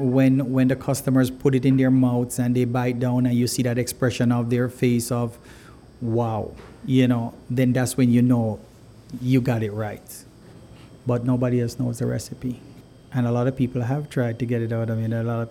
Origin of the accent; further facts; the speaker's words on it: Jamaica; I'm originally from Jamaica.